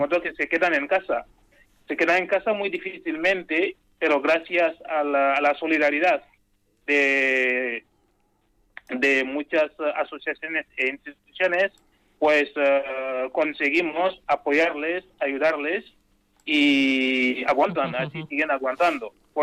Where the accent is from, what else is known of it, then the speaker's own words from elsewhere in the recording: Senegal; moved away as an adult; now in Vitoria, Spain; yo soy senegalés, vengo de Senegal y estoy aquí desde el año 2000.